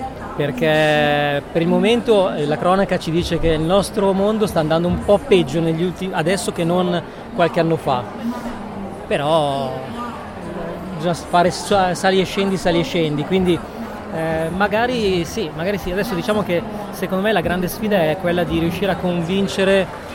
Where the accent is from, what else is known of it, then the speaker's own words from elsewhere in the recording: Monza, Lombardy, Italy; Io sono di Monza.